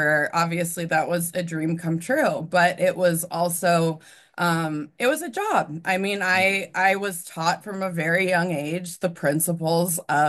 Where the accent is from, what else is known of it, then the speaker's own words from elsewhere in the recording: Breckenridge, Colorado, United States; I grew up in Breckenridge, Colorado. For those of you who have heard of Breckenridge, it's a great little mountain resort in Colorado and very small community.